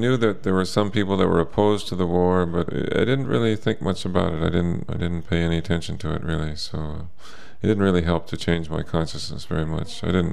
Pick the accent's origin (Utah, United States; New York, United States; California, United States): New York, United States; Ithaca; I'm from Ithaca, New York, in the United States of America.